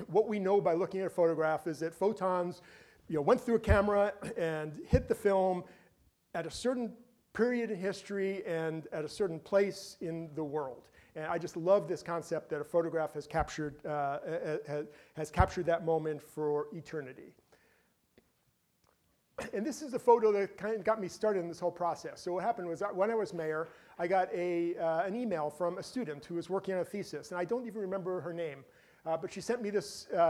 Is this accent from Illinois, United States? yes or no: no; New York, United States; now in Hood River, United States; I came from New York. What do I know about Hood River history?